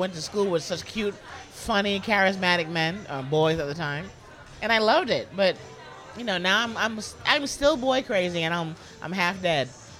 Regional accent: Bronx, New York, United States; moved away as an adult; now in Los Angeles, United States; Born and raised in the Bronx.

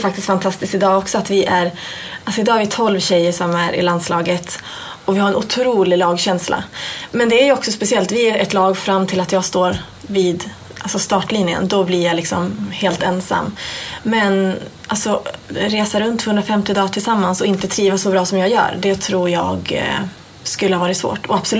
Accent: Umeå, Västerbotten County, Sweden; Jag är uppväxt i Umeå. Född i Umeå och bor i Umeå.

